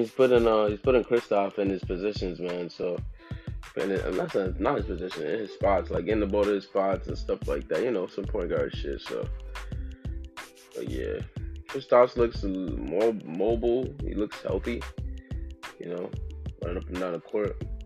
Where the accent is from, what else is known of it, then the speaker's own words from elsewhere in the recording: New York, United States; Number four, I'm not even, but I'm from New York. I'm not even a New York fan, but I'm putting them niggas up there.